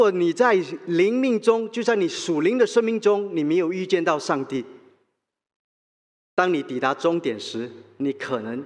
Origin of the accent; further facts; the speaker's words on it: Malacca, Malaysia; moved away; also born or lived in Johor; 我还记得在马来西亚的时候，我在柔佛州出生，我在马六甲长大，我代表马六甲，我是马六甲州的水球队员。